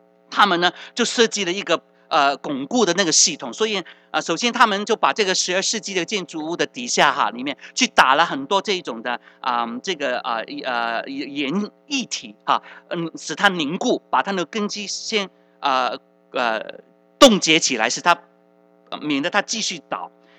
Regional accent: China; 我们中国人

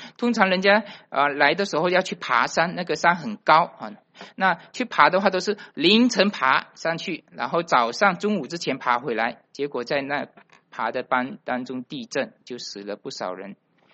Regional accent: Malaysia; 我从马来西亚来的，我们住在马来西亚，我们都很自傲说我们这里没有天灾人祸

